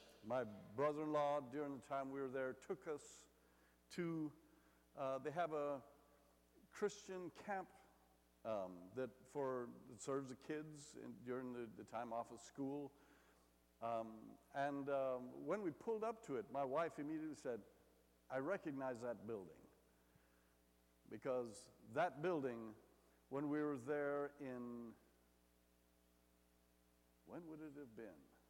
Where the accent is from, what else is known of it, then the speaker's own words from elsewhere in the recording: Kingston, Jamaica; the person bringing the word was my hometown preacher in Kingston, Jamaica.